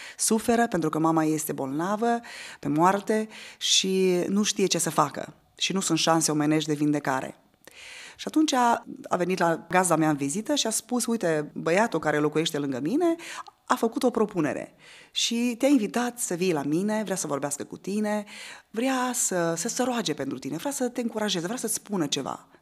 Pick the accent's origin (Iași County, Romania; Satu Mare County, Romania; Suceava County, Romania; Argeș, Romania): Iași County, Romania; Iași; moved away as an adult; când aveam 21 de ani, părinții mei, împreună cu toată familia, s-au retras în zona Banatului, am venit din Iași, ne-am mutat în Banat. Eu am făcut școala la Lugoj, apoi m-am transferat la Timișoara cu serviciu.